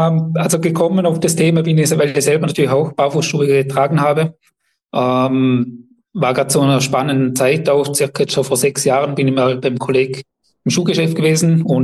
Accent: Vorarlberg, Austria; wir kommen aus Vorarlberg, beziehungsweise ich komme aus Vorarlberg, habe da alles gegründet, aufgebaut

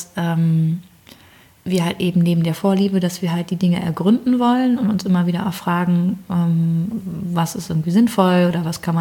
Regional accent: North Germany, Germany; ich bin aus dem Norden, aber das tut nichts zur Sache.

